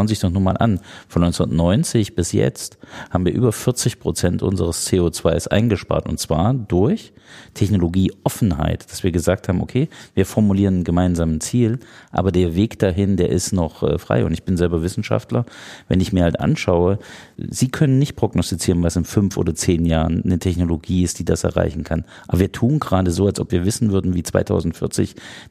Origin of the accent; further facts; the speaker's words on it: Thuringia, Germany; zuerst einmal bin ich gebürtiger Thüringer